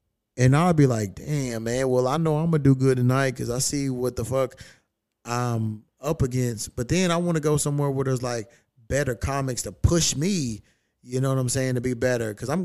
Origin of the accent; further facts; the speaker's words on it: Louisville, Kentucky, United States; My hometown in a couple weeks. I got to hit up. Yeah, because I did some shit at the Comedy Caravan. But I want to hit up, what's that place called? The Louisville Comedy Club.